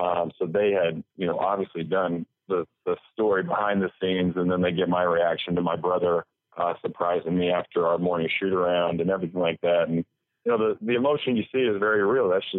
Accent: Illinois, United States; because I'm from Southern Illinois.

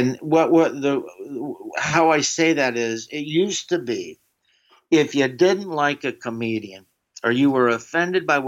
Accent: the South, United States; if I thought that the people I grew up with in the South thought I was making fun of them, I wouldn't do it.

